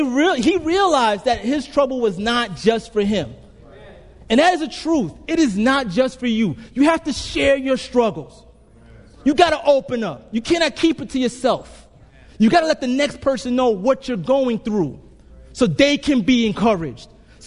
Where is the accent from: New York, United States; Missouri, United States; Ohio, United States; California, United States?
New York, United States; Brooklyn; Now, living in the South, you guys know I'm from Brooklyn. We don't deal with green grass, flower beds, mulch. No, concrete.